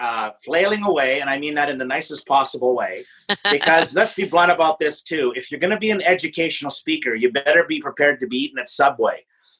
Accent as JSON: {"language": "English", "town": "Yorkton", "region": "Saskatchewan", "country": "Canada", "tie": "born or raised there", "said": "But in 1985, my hometown of Yorkton, Saskatchewan, population 15,000 people, hosted the first ever Canadian Student Leadership Convention."}